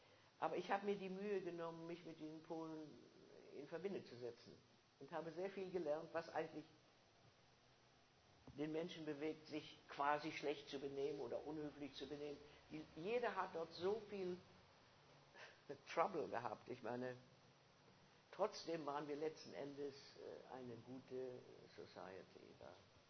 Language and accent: German; Germany; born there; Ich bin in Deutschland geboren.